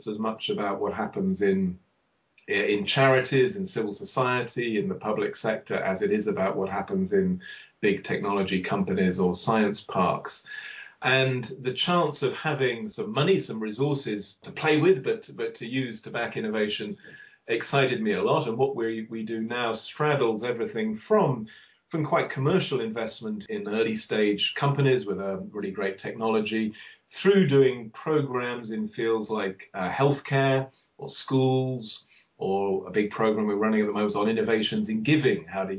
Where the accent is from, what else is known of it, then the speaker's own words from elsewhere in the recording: London, United Kingdom; I was brought up in London